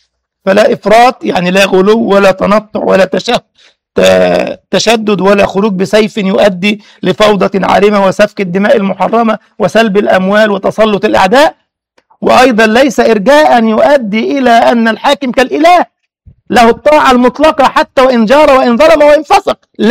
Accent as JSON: {"language": "Arabic", "country": "Egypt", "said": "وكان عندنا في مصر حاجة اسمها حرب الاستنزاف وكذا وكذا"}